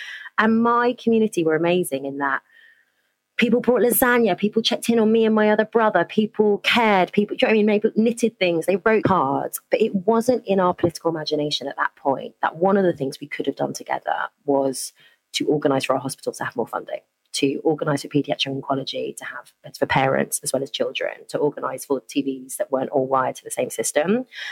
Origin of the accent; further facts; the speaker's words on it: London, United Kingdom; So I'm a Londoner. Like a lot of Londoners, neither of my parents are from London. My mum is from a city in the north of England called Bradford, born to a refugee unaccompanied child.